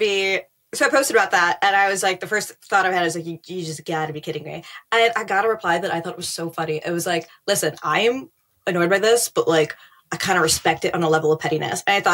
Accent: Queens, New York, United States; I was born and raised in Queens, like, it is one of the most diverse places in like the world.

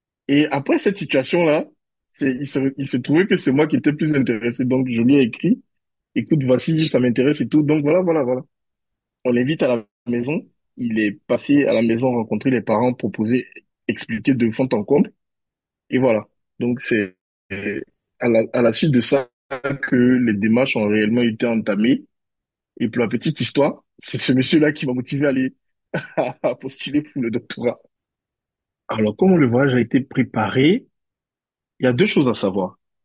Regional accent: Côte d’Ivoire; moved away as an adult; je venais de la Côte d'Ivoire. Et donc, je suis allé en Chine dans le cadre de mes études

